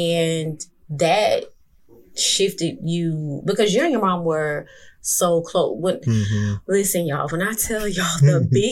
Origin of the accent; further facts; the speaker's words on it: Jacksonville, Florida, United States; oh, I'm a fashion stylist and I'm from Jacksonville and I do it in Jacksonville